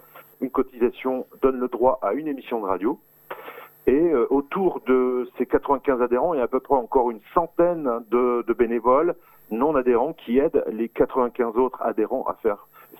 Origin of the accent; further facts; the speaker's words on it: Hauts-de-France, France; comme on dit chez nous dans le Nord, il n'y a plus rien à le poste